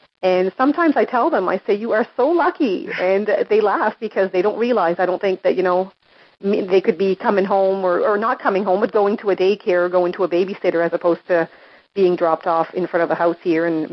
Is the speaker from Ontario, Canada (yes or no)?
no; Dieppe, New Brunswick, Canada; now in Saint John, Canada; I am originally from Dieppe, and I moved to St. John to start work here.